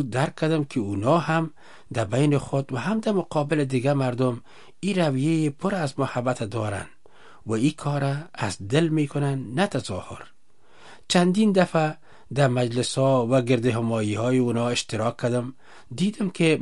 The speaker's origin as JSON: {"language": "Persian", "region": "Kabul", "country": "Afghanistan", "tie": "born there", "said": "و در شهر کابل به دنیا آمدیم."}